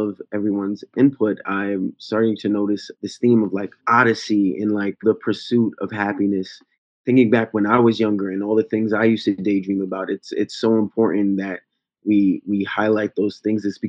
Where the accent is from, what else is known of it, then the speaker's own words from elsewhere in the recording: New York, United States; We are both from New York. I don't know if you guys know, but it is very expensive here.